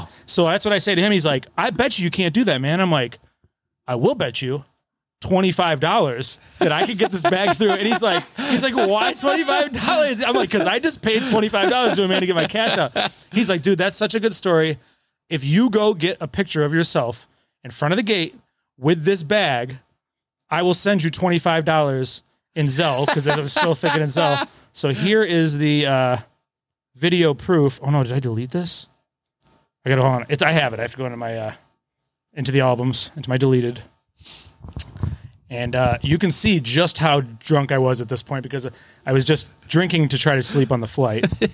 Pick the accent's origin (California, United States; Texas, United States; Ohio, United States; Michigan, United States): Ohio, United States; Cleveland; And I'm like, no, I'm from Cleveland.